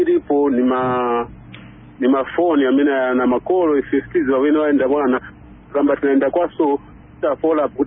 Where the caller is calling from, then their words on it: Ndola, Copperbelt, Zambia; I'm calling you from Ndola.